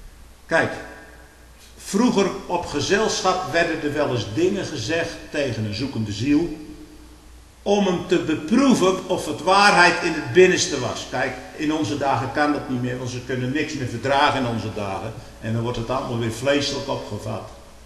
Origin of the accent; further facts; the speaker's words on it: Stolwijk, South Holland, Netherlands; Daar is de Stolkse kermis waar ik vandaan kom.